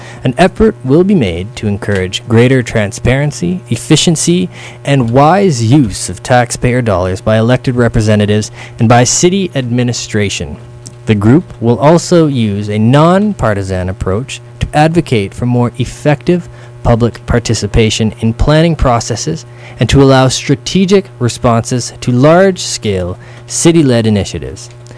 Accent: Calgary, Alberta, Canada; also born or lived in Winnipeg; now in Montreal, Canada; Well, I grew up in Calgary. I was born in Winnipeg. For myself, I grew up in Calgary. I moved to Montreal.

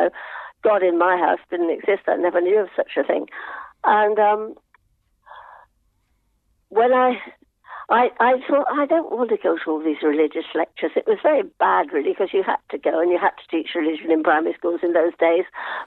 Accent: South West England, United Kingdom; born there; And I was born in Devon in 1937, before the war.

